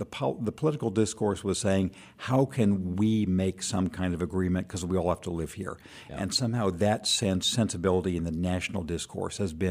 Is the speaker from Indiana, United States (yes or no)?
no; Redlands, California, United States; I grew up in Redlands, California, about 30,000 people when I was growing up there. It's right next to San Bernardino